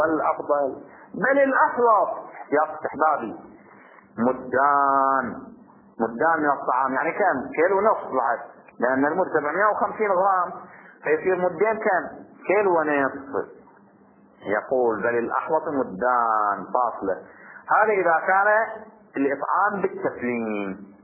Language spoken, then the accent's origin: Arabic; Bahrain; يعني هذا اللبن اللبن المعروف عندنا في البحرين، هذا اللبن يسمى لبن المخيض